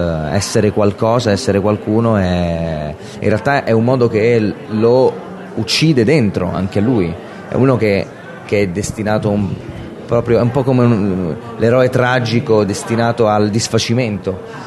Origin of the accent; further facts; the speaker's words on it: Pescara, Abruzzo, Italy; facevo un corso di teatro a Pescara, che è la mia città natale